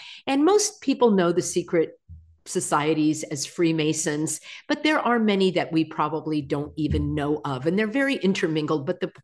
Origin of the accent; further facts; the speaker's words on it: California, United States; And somehow I, as a Californian, am responsible for all of Newsom's horrible policies.